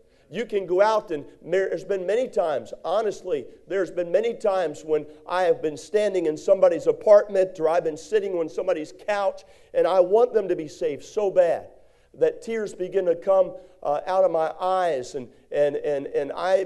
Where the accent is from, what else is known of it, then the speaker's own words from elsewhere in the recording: Maryland, United States; but where I was raised in Maryland, we lived out in the country area, and it was on Maple Grove Road where I grew up, 3707 Maple Grove Road.